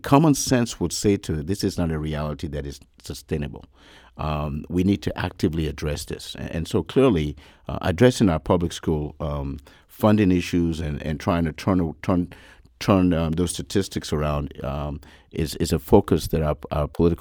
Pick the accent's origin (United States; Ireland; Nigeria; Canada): Nigeria; born there; I was born in Nigeria, yes, many years ago.